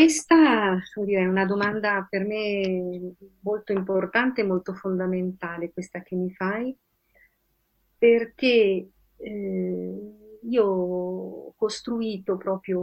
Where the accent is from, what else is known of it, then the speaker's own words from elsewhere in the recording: Venice, Veneto, Italy; born there; now in Milan, Italy; io sono nata a Venezia, poi sono vissuta, diciamo, sulla terraferma prima poi di arrivare a vivere a Milano.